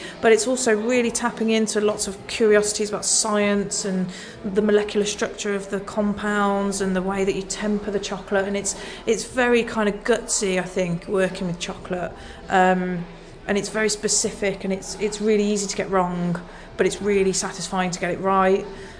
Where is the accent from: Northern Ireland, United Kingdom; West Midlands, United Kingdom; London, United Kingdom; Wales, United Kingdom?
West Midlands, United Kingdom; Kidderminster; I'm from the Midlands. I'm from a small town called Kidderminster, which is extremely interesting place.